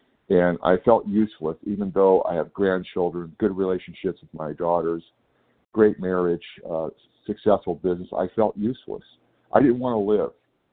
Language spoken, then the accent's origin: English; California, United States; Yes, good morning. … I'm from California.